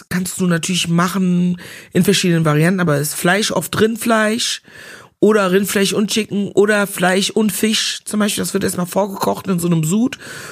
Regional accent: Ghana; now in Germany; Bei uns in Ghana kannst du das machen aus Kochbananen nur, Kochbananen gemischt mit Yamwurzeln, nur Yamwurzeln.

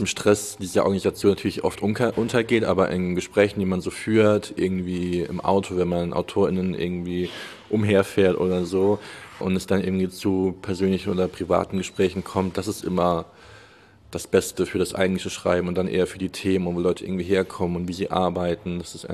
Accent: Germany; born there

